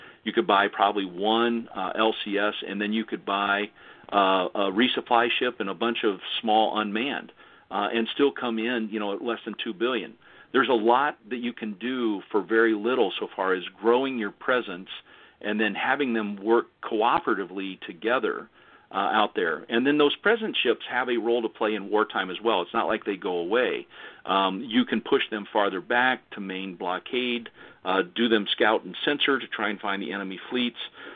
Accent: United States; Because I'm an American, and I may write books about doctrine and dogma, I just never follow them.

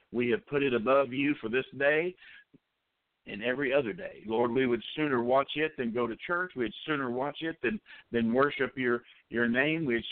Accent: Mexia, Texas, United States; I'm from the Central Texas area, a town called Mahia.

